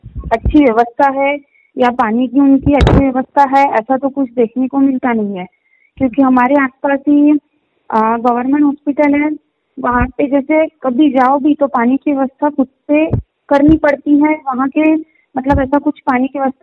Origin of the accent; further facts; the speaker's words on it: Lodhikheda, Madhya Pradesh, India; हमारे यहाँ तो नगर पालिका है और मैं लोधीखेड़ा से हूँ